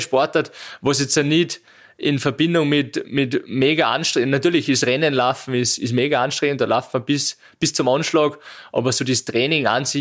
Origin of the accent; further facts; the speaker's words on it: St. Veit, Salzburg, Austria; In meinem Heimatort in St. Veit war das Kombinieren, Skispringer kombinieren immer schon eine Tradition.